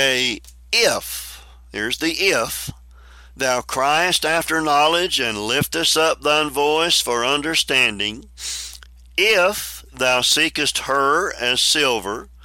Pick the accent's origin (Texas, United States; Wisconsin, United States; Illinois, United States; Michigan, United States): Texas, United States; Shep; I know where I grew up out in Shep, Texas, there's a rumor that went around